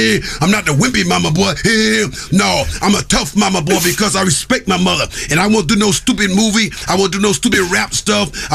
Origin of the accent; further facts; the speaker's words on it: Chicago, Illinois, United States; I come from Chicago.